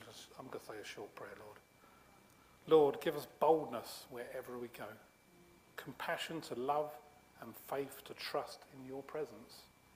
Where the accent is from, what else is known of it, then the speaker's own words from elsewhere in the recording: Australia; when I was younger, I came from Australia as the first slider.